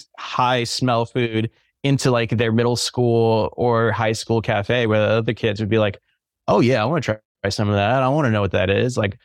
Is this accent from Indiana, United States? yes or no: no; California, United States; Because as a kid growing up, I grew up in Northern California.